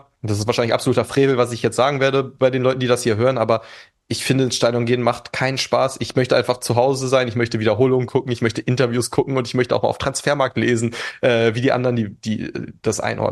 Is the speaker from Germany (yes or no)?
yes; Northern Germany, Germany; ich komme aus dem Norden